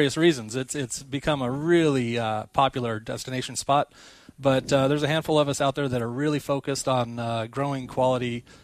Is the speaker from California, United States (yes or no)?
yes; San Diego, California, United States; also born or lived in New York; now in Temecula, United States; I was born and raised in San Diego, went off to New York, studied culinary, and came back and found Temecula, and fell in love, actually.